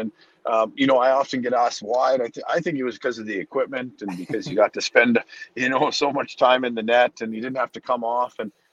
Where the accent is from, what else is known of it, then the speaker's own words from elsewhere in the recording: Canada; hockey was something we grew up doing in Canada